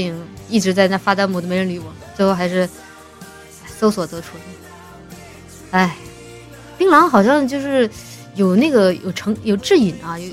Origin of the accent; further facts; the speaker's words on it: Hunan, China; 我是湖南人啊，半个湖南人。我爸是那边的，我妈是那边的，我爸是重庆这边的，所以是混血，混血姨，混血儿，